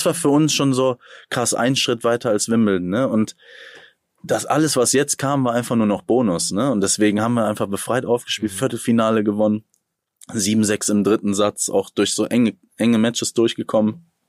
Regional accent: Rhineland, Germany; ich als Rheinländer irgendwie und Kevin als Oberfranke irgendwie aus Coburg.

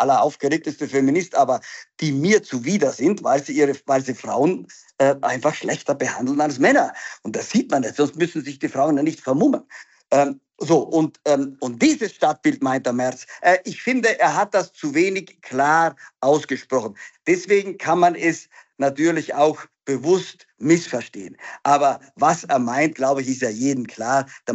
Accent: Trentino-Alto Adige, Italy; accent: South Tyrolean dialect; first language Italian and German; Ich komme aus Südtirol, da leben Italiener. Ich bin zweisprachig aufgewachsen, Italienisch und Deutsch. Ja? Und noch der Südtiroler Dialekt dazu.

